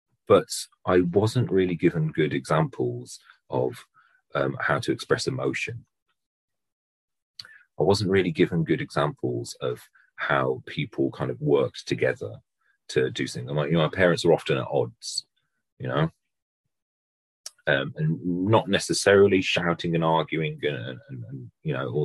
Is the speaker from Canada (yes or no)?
no; Wolverhampton, West Midlands, United Kingdom; born there; Although I live in South London now, and I have done for the last 15 years or so, I'm not from here. I was born in the West Midlands. I was born in Wolverhampton.